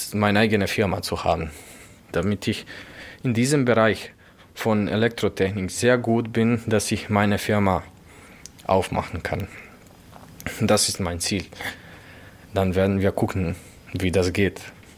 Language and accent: German; Bosnia & Herzegovina; German is a second language; now in Germany; Ich bin kein Deutscher hundertprozentig. Ich fühle mich nicht so, wie ich vorher gefühlt habe in Bosnien.